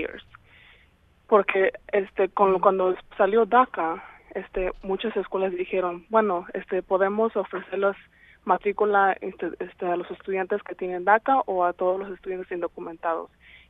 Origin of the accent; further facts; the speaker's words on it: Washington, United States; yo soy del estado de Washington